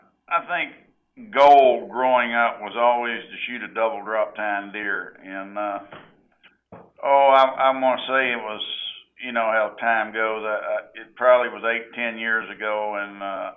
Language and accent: English; Alvin, Texas, United States; also born or lived in Refugio; I was born born in Refugio and grew up in Alvin.